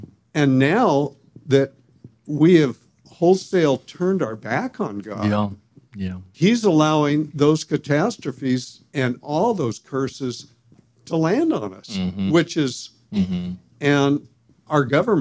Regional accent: California, United States; I'm from California, so I know earthquakes

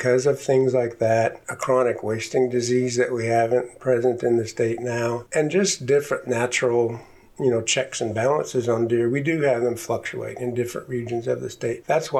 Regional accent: Missouri, United States; I grew up in Southwest Missouri, and we just had no deer.

